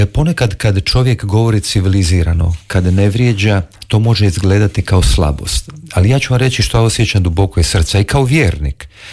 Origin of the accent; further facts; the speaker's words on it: Split-Dalmatia County, Croatia; ja kao predsjednik koji živim za Dalmaciju, volim cetinski kraj, tu sam odrastao